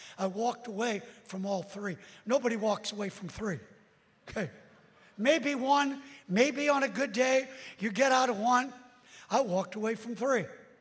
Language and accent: English; Brooklyn, New York, United States; He didn't know I'm from Brooklyn.